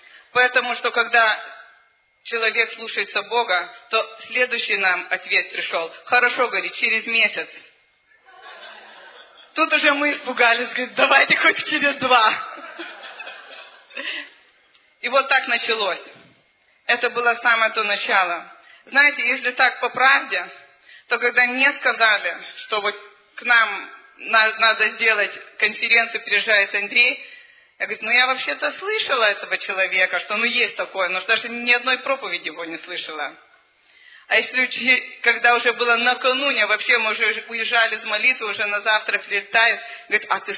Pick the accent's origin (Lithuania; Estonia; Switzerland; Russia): Lithuania; Мы из Литвы.